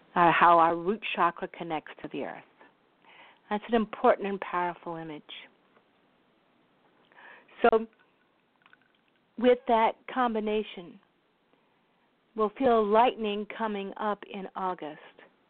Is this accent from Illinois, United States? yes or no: no; St. Paul, Minnesota, United States; I'm from St. Paul, Minnesota